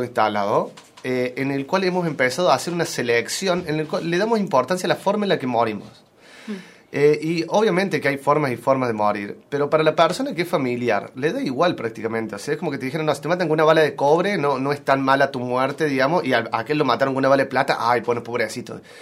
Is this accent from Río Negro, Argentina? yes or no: yes; El Bolsón, Río Negro, Argentina; Soy del Bolsón